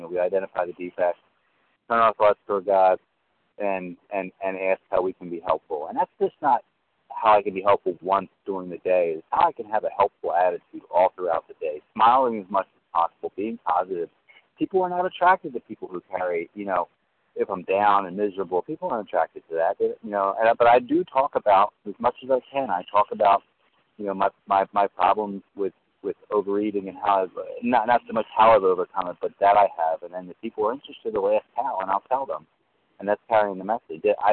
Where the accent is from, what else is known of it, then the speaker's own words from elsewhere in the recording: Florida, United States; Good morning. I'm also from Florida.